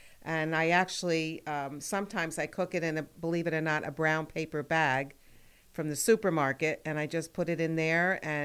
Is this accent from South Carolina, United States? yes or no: no; New Jersey, United States; I'm from New Jersey. We say cashew nuts.